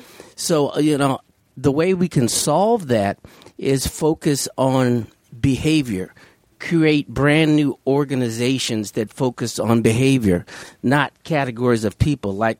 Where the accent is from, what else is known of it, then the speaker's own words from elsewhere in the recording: Washington, District of Columbia, United States; I'm from Washington, D.C. Been coming here for over 25 years.